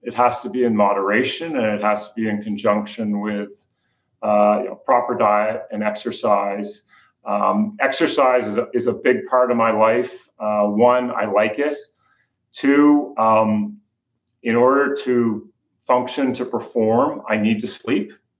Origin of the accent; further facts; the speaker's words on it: Halifax, Nova Scotia, Canada; moved away as an adult; now in Saint John, Canada; I grew up in Halifax. And 1993, moved from Halifax to St. John with my young family. And St. John's a relatively small place.